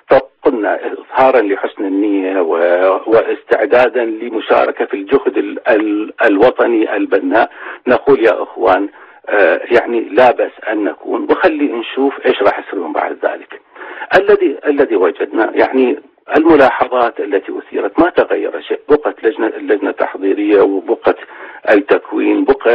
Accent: Iraq; نحن معارضة، نحن قوى عراقية

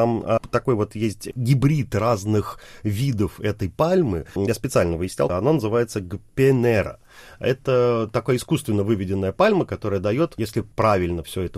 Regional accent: Russia; я говорил, что я россиянин.

